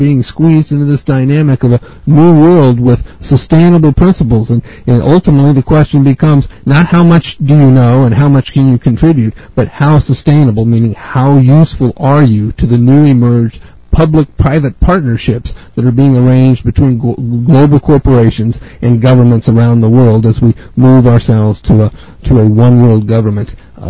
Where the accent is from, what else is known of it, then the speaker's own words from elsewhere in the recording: Santa Cruz, California, United States; Let me give you a couple of examples, Charlotte, from this hometown in Santa Cruz.